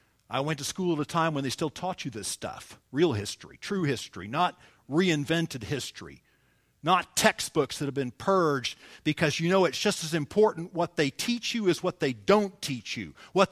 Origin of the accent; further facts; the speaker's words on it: Charleston, South Carolina, United States; See, I grew up in the South. And I not only grew up in the South, but I grew up in Charleston, the holy city.